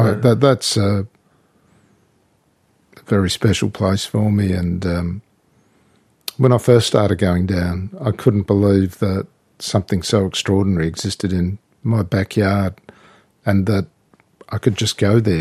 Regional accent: Tasmania, Australia; Well, I'm probably saved from being an Australian by being a Tasmanian.

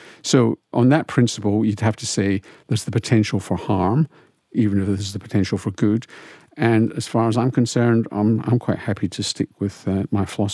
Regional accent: Glasgow, Scotland, United Kingdom; I grew up in Glasgow and I've got a DMF score that's off the scale.

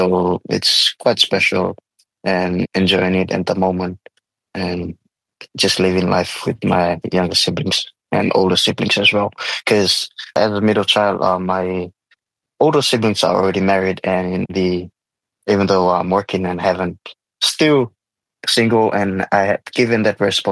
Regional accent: Fiji; growing up in Fiji, even though it's small, but you know, we grew up surrounded with mountains and in hills.

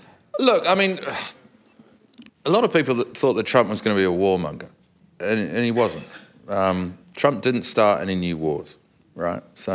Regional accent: United Kingdom; which is very different from growing up in Britain.

